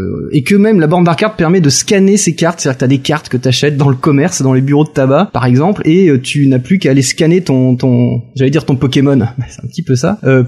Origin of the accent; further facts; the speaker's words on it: France; ça sort bientôt, hein, chez nous en France